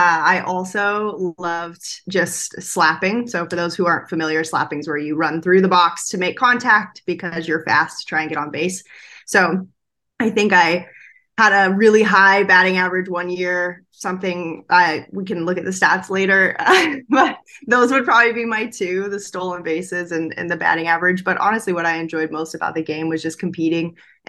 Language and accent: English; Antioch, California, United States; also born or lived in Fremont; in my hometown where I was born in Fremont, California. And then when I was about 8, we moved to Antioch, California, which is where my parents still live to this day.